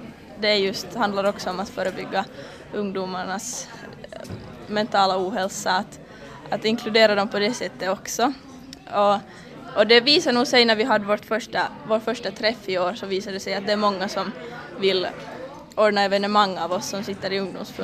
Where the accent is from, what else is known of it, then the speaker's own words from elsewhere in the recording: Raseborg, Uusimaa, Finland; och jag kommer då från Raseborg, bor i Pujo själv. Jag är 16 år och studerar första året här i Karis Billnäs gymnasium.